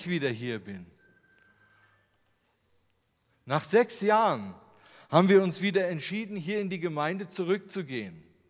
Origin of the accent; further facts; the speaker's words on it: Germany; Ja, der Natale, der ist Italiener, der ist anders wie ich. Ich bin Deutscher.